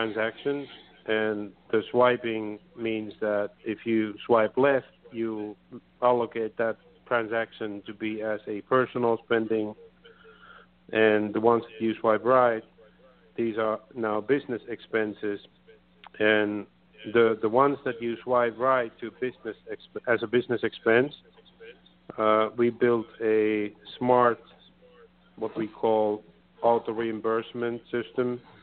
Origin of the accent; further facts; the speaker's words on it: Finland; English is a second language; moved away as an adult; now in New York, United States; And my personal background is I come from Finland, Scandinavia, came to New York, America about 7 years ago